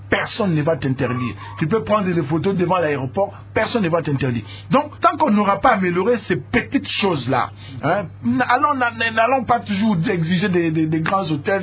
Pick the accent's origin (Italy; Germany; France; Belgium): Germany; chez nous, en Allemagne